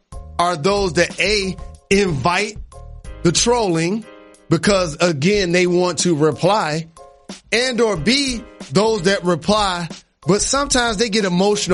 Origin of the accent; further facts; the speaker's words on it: Detroit, Michigan, United States; We're so confident in my hometown, and we've endured so much turbulence. I have some breaking news for the world.